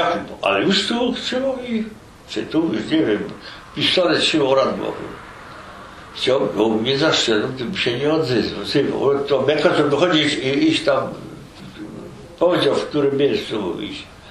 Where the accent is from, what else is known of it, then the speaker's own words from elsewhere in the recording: Katowice, Silesian Voivodeship, Poland; ja po polsku mówię, zresztą ja mówię trochę po rusku, nie? To już jest, to my się szybko dogadali, że ja jestem z Katowic, z Śląska